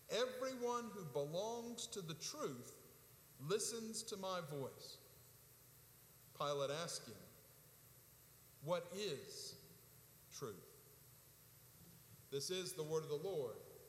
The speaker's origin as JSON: {"language": "English", "town": "Rockville", "region": "Maryland", "country": "United States", "tie": "born or raised there", "said": "walked down to the old courthouse in my hometown of Rockville, Maryland, to hear Jimmy Carter speak."}